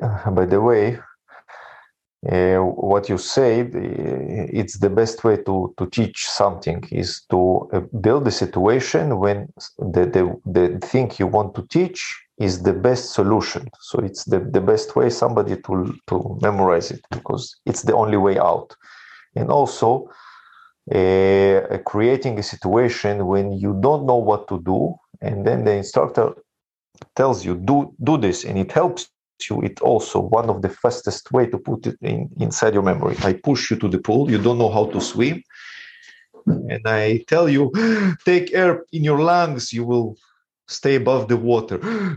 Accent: Ukraine; English is a second language; now in Israel; I was not born in Israel, and we came from Ukraine, so it was hard to pronounce.

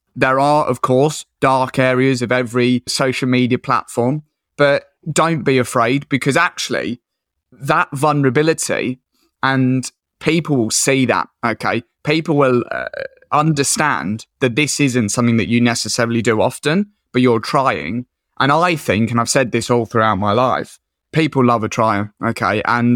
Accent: Colchester, East of England, United Kingdom; now in Whitby, United Kingdom; So I'm from Colchester in Essex originally, but I moved up to Whitby in North Yorkshire, which is a little seaside fishing town.

